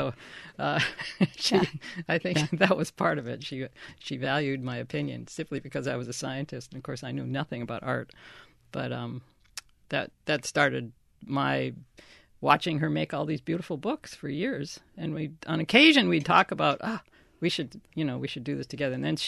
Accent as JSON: {"language": "English", "region": "Michigan", "country": "United States", "tie": "born or raised there", "said": "that book was so important because I grew up on Lake Superior, and so I was really connected to that map of Michigan and the Great Lakes."}